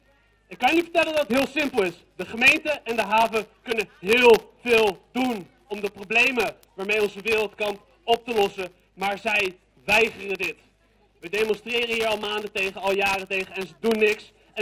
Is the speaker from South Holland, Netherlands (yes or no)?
yes; Rotterdam, South Holland, Netherlands; Als wij hier tegen in Rotterdam, waar ik vandaan kom en waar onze acties zal zijn, demonstreren